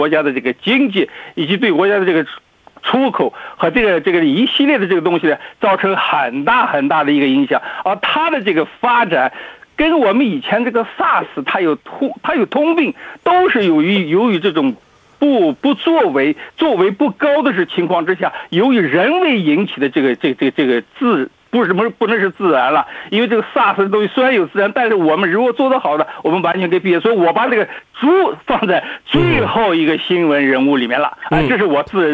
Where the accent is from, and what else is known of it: China